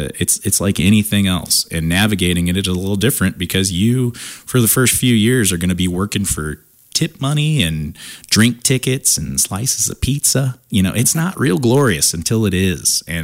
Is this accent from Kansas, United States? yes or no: yes; Kansas, United States; You know, I grew up in Kansas, but my parents met in the Marine Corps and they're from two different parts of the country.